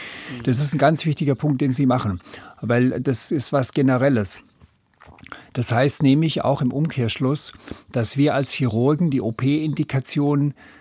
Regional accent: Calw, Baden-Württemberg, Germany; born there; Ich bin in Calw geboren, ist nicht so weit weg.

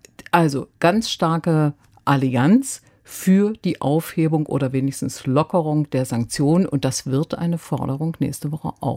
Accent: eastern Germany, Germany; ich komme aus dem Osten, ich habe das also sehr genau in Erinnerung

